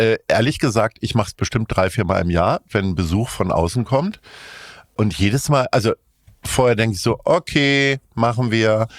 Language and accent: German; Hanover, Lower Saxony, Germany; Also ich bin ja Hannoveraner